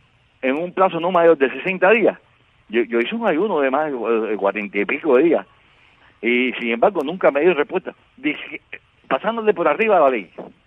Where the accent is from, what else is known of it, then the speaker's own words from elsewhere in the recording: Cuba; Yo soy cristiano, pero como cubano yo estoy en todo mi derecho de poder ir allí.